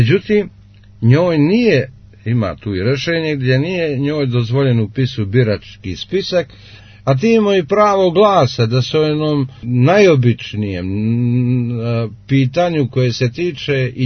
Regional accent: Cetinje, Montenegro; evo ovdje kod nas na Cetinju, u Dobrskom selu ima 302 Boža anđela, mati Olimpijadu i Hristinu koje su ovdje 10 godina. Ja znam, kao što svaki građanin Cetinja zna

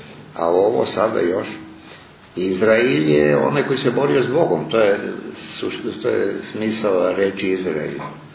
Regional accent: Belgrade, Serbia; born there; Ja sam rođen u Beogradu

